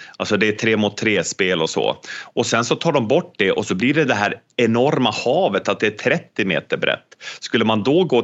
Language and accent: Swedish; Boden, Norrbotten County, Sweden; Jag ska flyga upp och prata för ungdomsledare och gymnasieelever där i min hemstad Boden.